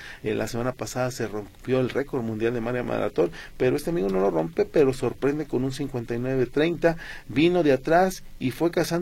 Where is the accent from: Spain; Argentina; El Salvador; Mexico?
Mexico; Zapopan, Jalisco; Yo recuerdo cuando era niño en Zapopan era uno de los lugares